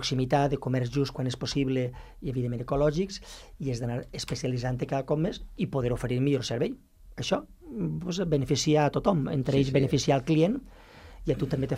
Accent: La Vall d'Uixó, Valencian Community, Spain; De Castelló. Soc de Castelló, de la Vall d'Uixó.

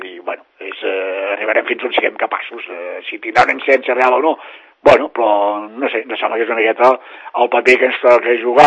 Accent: Sant Cugat del Vallès, Catalonia, Spain; com a catalans i com a Sant Cugatencs

